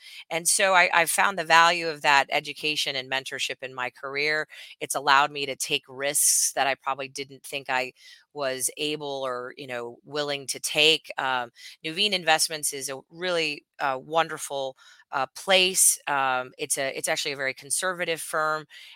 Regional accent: Edmond, Oklahoma, United States; also born or lived in Omaha, Nebraska; I've spent my life in the Midwest. I was born in Omaha, Nebraska, and I grew up in Edmond, Oklahoma.

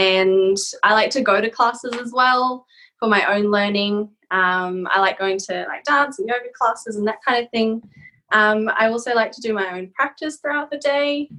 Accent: New Zealand; also born or lived in Japan; I grew up in New Zealand, and my mum is Japanese. I was born in Japan and grew up in New Zealand. My dad is a New Zealander from Irish and Welsh heritage. And I grew up in a small town in New Zealand

